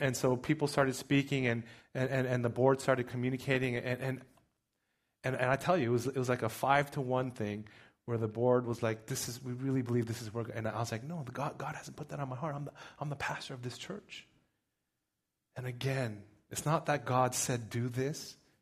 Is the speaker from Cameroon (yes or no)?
no; United States; That's so American, right? I'm American, right?